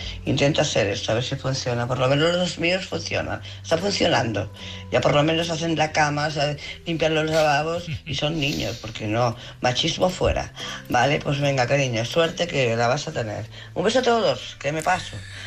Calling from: Barcelona, Catalonia, Spain; de Barcelona.

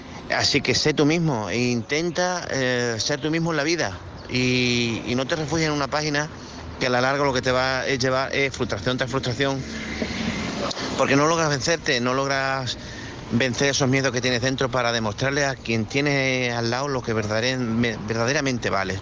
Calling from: Badajoz, Extremadura, Spain; de Badajoz.

